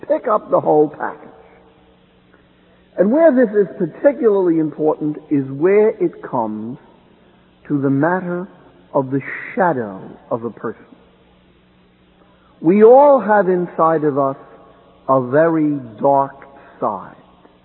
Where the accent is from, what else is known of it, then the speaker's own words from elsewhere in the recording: Jersey City, New Jersey, United States; You know, we're all from Jersey City